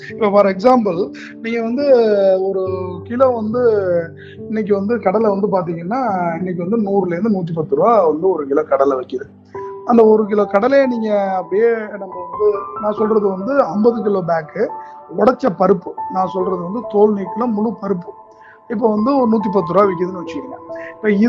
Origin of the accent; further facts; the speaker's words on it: Pattukkottai, Tamil Nadu, India; நான் வந்து டெல்டா மாவட்டத்தை சேர்ந்தவன். நான் சொந்த ஊர் பட்டுக்கோட்டை, பக்கத்துல தூரங்குறிச்சிக்கு பக்கத்துல உள்ள ஒரு கிராமம், ராசியங்காடுங்கிற கிராமம்.